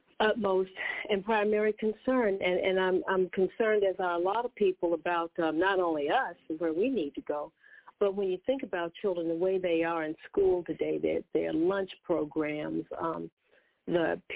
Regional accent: the South, United States; I mean, I know growing up in the South, my parents had a garden.

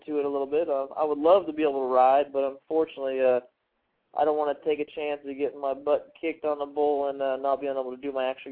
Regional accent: St. Petersburg, Florida, United States; St. Pete, Florida.

